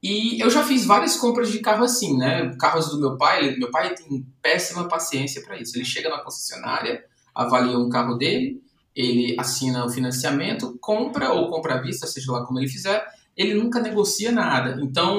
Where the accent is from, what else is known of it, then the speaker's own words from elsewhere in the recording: Fortaleza, Ceará, Brazil; que eu sou de Fortaleza, né?